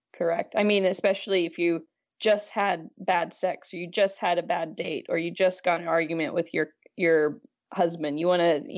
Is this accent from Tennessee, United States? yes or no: yes; Tennessee, United States; Well, I grew up in Tennessee, and there, I'm sure, as you know, is more conservative.